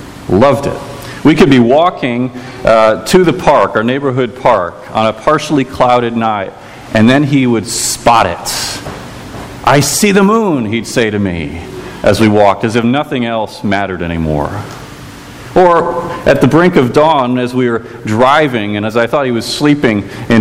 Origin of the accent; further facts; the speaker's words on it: Chicago, Illinois, United States; now in Brisbane, Australia; you may notice from my accent that I'm not from these parts. I'm from Chicago.